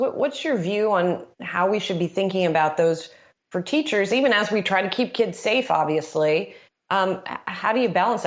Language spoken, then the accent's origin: English; Maryland, United States; He is also running for governor of Maryland, my home state.